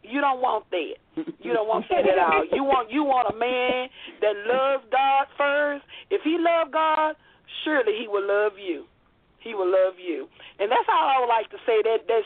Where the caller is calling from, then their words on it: Shreveport, Louisiana, United States; I'm listening from Shreveport, Louisiana.